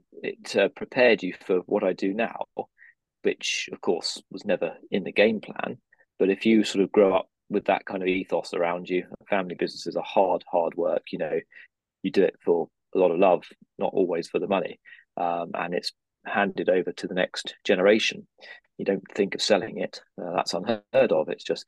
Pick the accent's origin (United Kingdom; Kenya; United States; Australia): United Kingdom; Holt, East of England; born there; Well, I was born in Holt in North Norfolk, which many people will know.